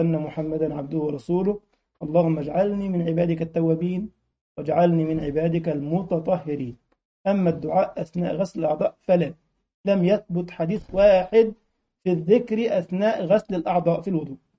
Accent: Egypt; السلام عليكم اخي،

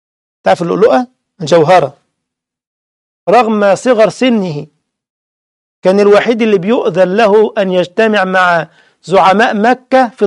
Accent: Egypt; احنا بنقول باللغة الدارجة عندنا في مصر يخطرف

